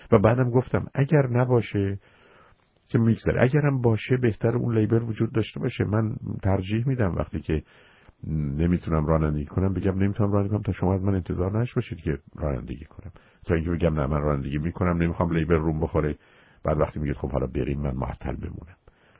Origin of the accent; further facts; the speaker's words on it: Iran; ایرانیم، مردم، پیرمردم، نفهمم